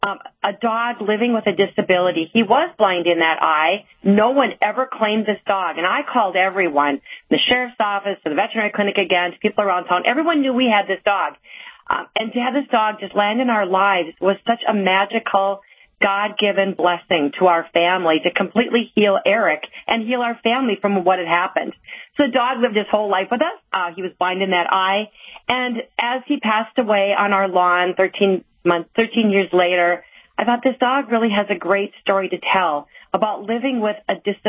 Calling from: Watford City, North Dakota, United States; I'm great from Watford City.

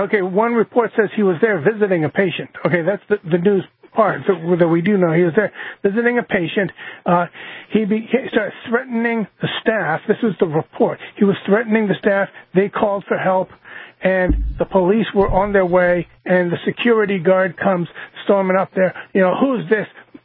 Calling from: New Hampshire, United States; I'm from New Hampshire.

